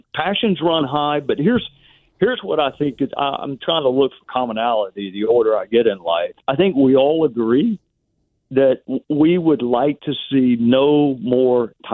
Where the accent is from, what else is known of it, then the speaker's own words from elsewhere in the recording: Greenville, South Carolina, United States; born there; now in Spartanburg, United States; Now, I live in Spartanburg, but obviously I was born in Greenville.